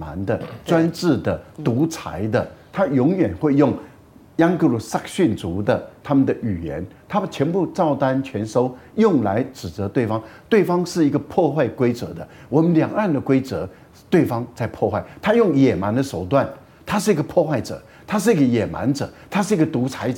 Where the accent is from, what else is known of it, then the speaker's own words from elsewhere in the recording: Taiwan; 我们台湾人绝对不会屈服，但是我们也绝对不会挑衅